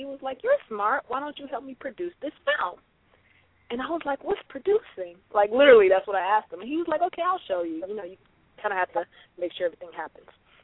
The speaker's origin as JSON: {"language": "English", "town": "Chicago", "region": "Illinois", "country": "United States", "also_born_or_lived": "Los Angeles", "said": "I do have a PhD in engineering from Georgia Tech, though I'm from Chicago. So after I graduated from Georgia Tech, I moved out to L.A. to act."}